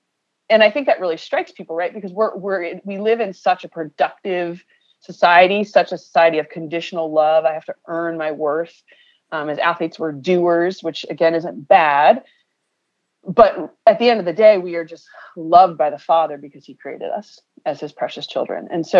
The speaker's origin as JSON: {"language": "English", "region": "Connecticut", "country": "United States", "tie": "born or raised there", "said": "I grew up in Connecticut, was on this particular track in New Britain, Connecticut."}